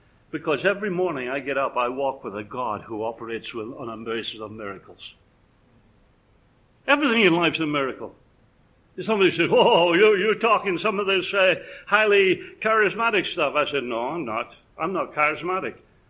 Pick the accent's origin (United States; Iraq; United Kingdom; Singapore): United Kingdom; Scotland; And being a Scotsman, I got it without paying for it.